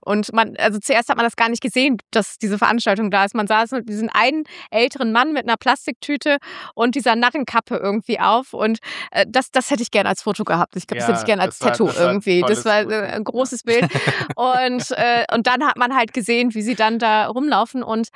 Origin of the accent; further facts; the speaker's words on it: Cologne, North Rhine-Westphalia, Germany; als Kölnerin